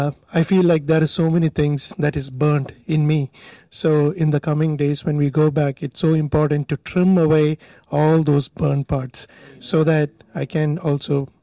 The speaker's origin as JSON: {"language": "English", "country": "India", "tie": "born or raised there", "said": "I grew up in India. And in India, like, there's a lot of power outage."}